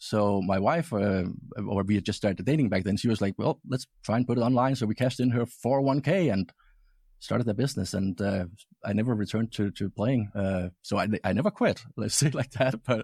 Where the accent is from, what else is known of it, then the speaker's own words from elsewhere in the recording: Denmark; English is a second language; Well, the background is I'm from Denmark, grew up there and started out really young with radio stuff when I was, I think, 10 years old or something like that.